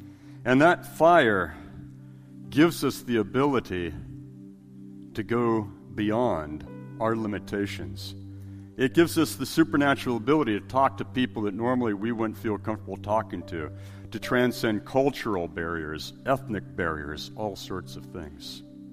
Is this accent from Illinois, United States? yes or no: no; San Diego, California, United States; I was raised in San Diego, California. I spent a lot of time at the beach growing up.